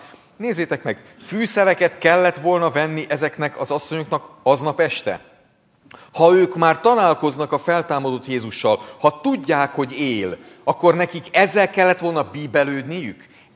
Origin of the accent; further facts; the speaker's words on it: Hungary; szeretném elfelejteni, hogy magyar vagyok